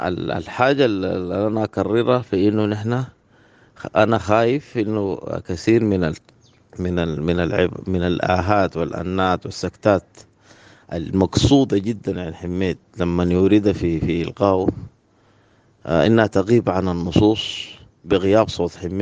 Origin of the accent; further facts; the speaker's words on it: Sudan; والفيلسوف دي ما نكتفي بها نحن كسودانيين